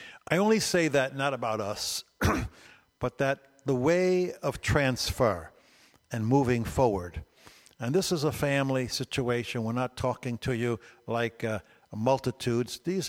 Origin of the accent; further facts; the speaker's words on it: New York City, New York, United States; I'm from New York City, and so New York has never been a problem to me.